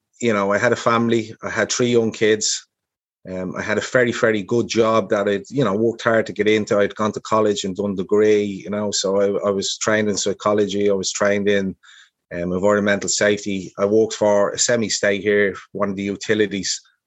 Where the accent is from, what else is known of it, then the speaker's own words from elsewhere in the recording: Dublin, Leinster, Ireland; I live in Dublin, Ireland. I've lived in other parts of the world, but predominantly based in my home country.